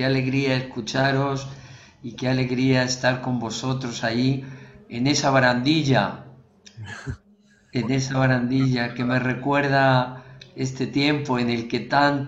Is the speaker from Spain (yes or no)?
yes; Valdepeñas, Castilla-La Mancha, Spain; Yo soy de Valdepeñas, de Ciudad Real, de Castilla-La Mancha, la tierra de Don Quijote, como le digo yo a los italianos, para que me sitúen la región. Y efectivamente allí nací un 16 de julio, el día de la Virgen del Carmen. Y vivía enfrente de una ermita, la ermita de San Marcos